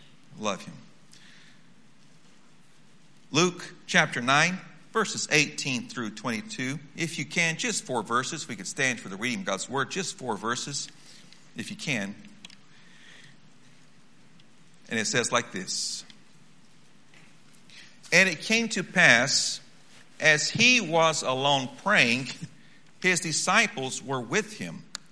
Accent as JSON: {"language": "English", "country": "Brazil", "tie": "born or raised there", "said": "I was born and raised in Brazil, but I've been back there 25 years."}